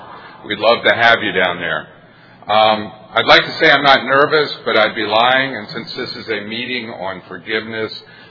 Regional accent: Florida, United States; I was born and raised in the South. You have two Southern speakers here, by the way. Some people don't consider Florida the South, but my family's lived in Florida since 1780. I'm actually a seventh-generation Floridian.

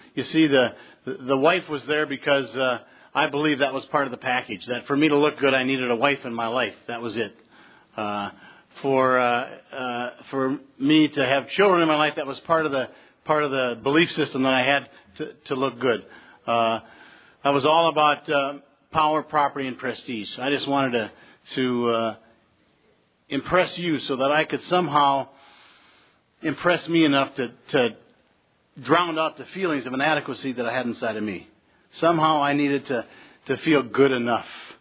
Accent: Phoenix, Arizona, United States; I'm from Phoenix, Arizona.

